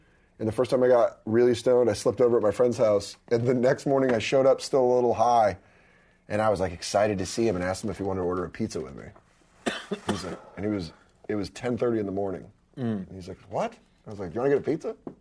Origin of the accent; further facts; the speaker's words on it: Colorado, United States; I am from Colorado, so that's perfect.